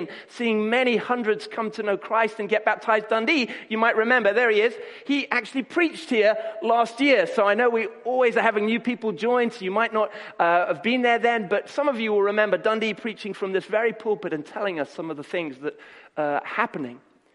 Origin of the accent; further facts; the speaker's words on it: Nairobi, Kenya; Many of you knew I grew up in Kenya and Nairobi